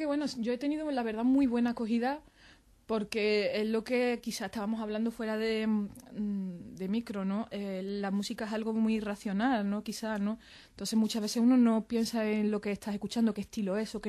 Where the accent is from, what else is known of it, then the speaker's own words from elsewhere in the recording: Andalusia, Spain; como andaluza, evidentemente tengo muy estoy muy impregnada de la saeta, de la Semana Santa